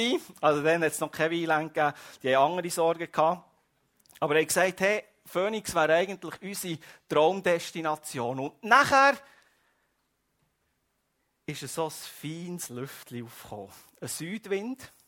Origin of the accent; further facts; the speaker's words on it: Switzerland; Mir als Schweizer wäre es nicht so gut gegangen, weil der Fahrplan nicht eingehalten wurde.